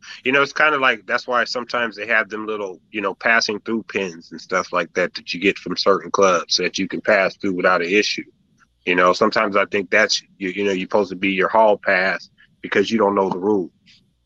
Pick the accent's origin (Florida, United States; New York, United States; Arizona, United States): Arizona, United States; now in Long Beach, United States; No. I'm originally from Arizona.